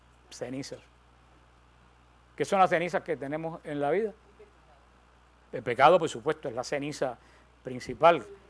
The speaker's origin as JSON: {"language": "Spanish", "country": "Cuba", "tie": "born or raised there", "said": "Yo, como me crié en Cuba, yo vi bastantes fogones de carbón."}